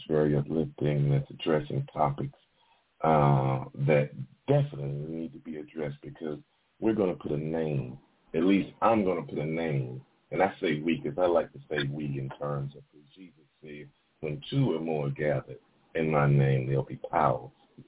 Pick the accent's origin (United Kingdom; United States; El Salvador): United States; So, and I say our because it's we. I'm an American.